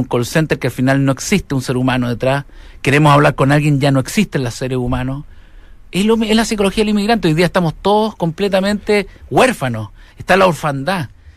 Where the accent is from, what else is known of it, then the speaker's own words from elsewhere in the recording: Chile; los chilenos hemos tomado la psicología del inmigrante porque estamos también en nuestro país, pero no somos chilenos en nuestra propia patria.